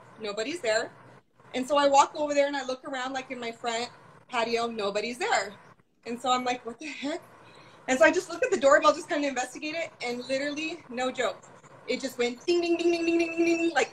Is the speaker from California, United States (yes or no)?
yes; Anaheim, California, United States; I'm from the OC. I'm from Anaheim, Yorba Linda area.